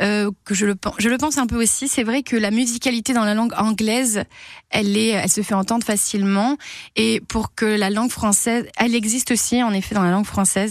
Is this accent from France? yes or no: yes; Provence-Alpes-Côte d'Azur, France; Et je suis provençale, donc le Mistral a une forte importance dans ma culture